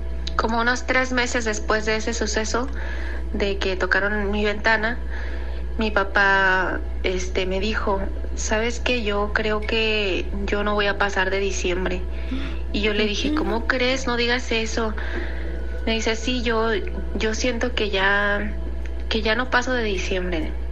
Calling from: Guadalajara, Jalisco, Mexico; de Guadalajara.

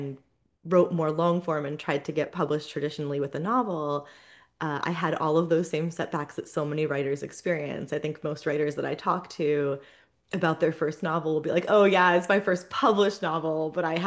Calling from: New Jersey, United States; I am joining you from very rainy northern New Jersey in the United States.

